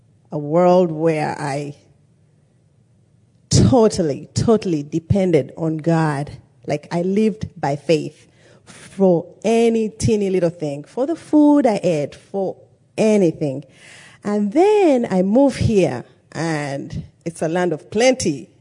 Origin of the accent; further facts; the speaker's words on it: Uganda; I'm from Uganda. That's east of Africa.